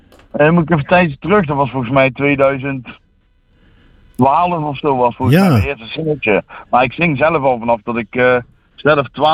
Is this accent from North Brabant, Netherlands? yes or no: yes; Eindhoven, North Brabant, Netherlands; now in Italy; Nee, ik kom uit Eindhoven.